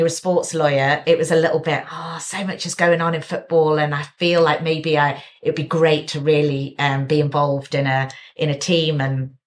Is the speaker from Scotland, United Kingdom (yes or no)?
no; West Midlands, United Kingdom; I'm from the Midlands originally.